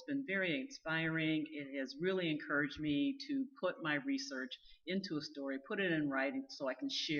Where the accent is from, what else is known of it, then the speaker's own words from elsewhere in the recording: Toledo, Ohio, United States; I'm from Toledo, Ohio.